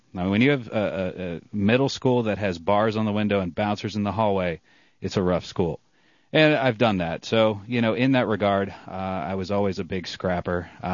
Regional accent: Ireland; hey, I'm Irish, you know, I like to throw down.

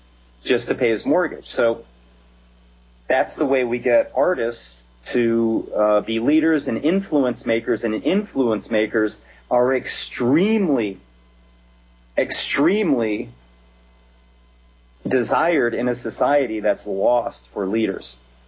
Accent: Pennsylvania, United States; I'm from Pennsylvania. I actually went to university at Shippensburg University for a few years

